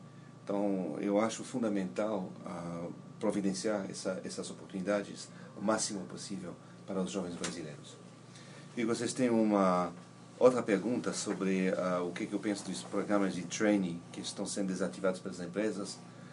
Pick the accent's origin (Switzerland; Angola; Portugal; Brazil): Switzerland; eu sou suíço